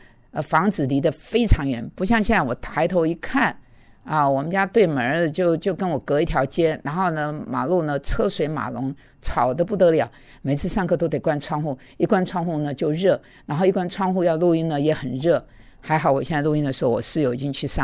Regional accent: Taiwan; now in New York, United States; 有点像我们台湾人讲别墅吧

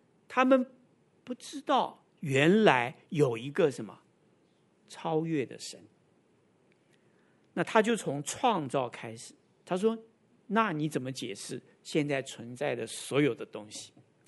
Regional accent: Taiwan; 跟我们台湾人拜神拜偶像是一样的

